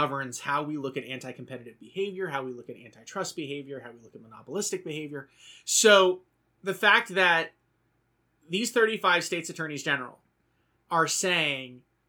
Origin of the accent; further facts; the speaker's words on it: Canada; I know that, as a Canadian, our weird separation of state and federal...